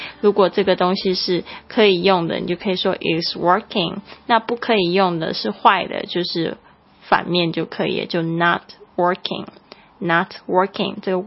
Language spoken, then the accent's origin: Chinese; China; 这 th 是我们中国人发的最不好的一个声音呢